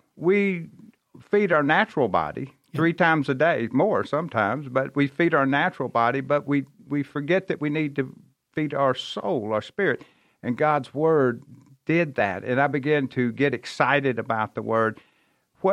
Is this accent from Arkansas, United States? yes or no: yes; Harrisburg, Arkansas, United States; born or raised there; also born or lived in Memphis, Tennessee